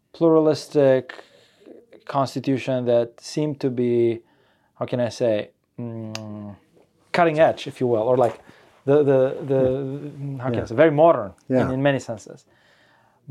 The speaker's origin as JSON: {"language": "English", "country": "Uzbekistan", "said": "I'm from Uzbekistan"}